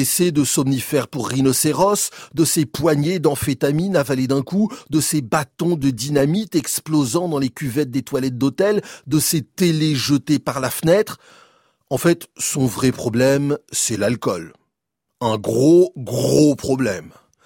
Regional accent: France

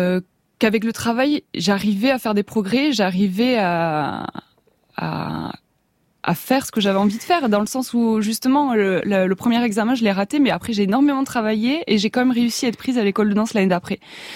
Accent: Toulouse, Occitanie, France; parce que je suis de Toulouse.

